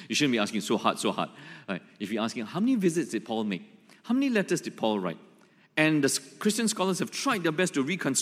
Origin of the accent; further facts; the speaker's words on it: Malaysia; now in Singapore; I loved it in Singapore when I came here from Malaysia after I graduated from Australia.